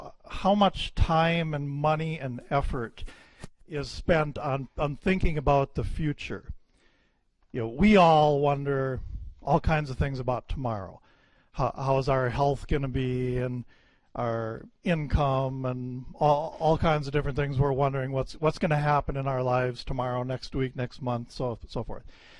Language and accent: English; Wisconsin, United States; accent: Wisconsin; I hope you don't have any trouble with my Wisconsin accent.